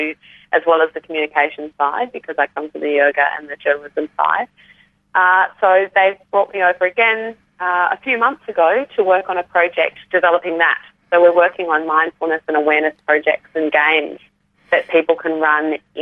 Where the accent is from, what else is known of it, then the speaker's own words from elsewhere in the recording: Perth, Western Australia, Australia; I always make a point of coming back to my hometown of Perth.